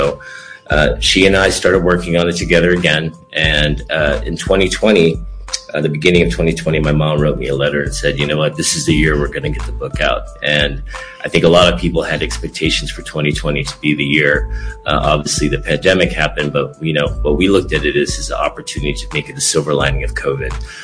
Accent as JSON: {"language": "English", "town": "Los Angeles", "region": "California", "country": "United States", "tie": "born or raised there", "also_born_or_lived": "London / South Africa / Australia / Spain", "said": "I grew up in Crenshaw, Los Angeles. It was actually called the Jungles, near Baldwin Hills."}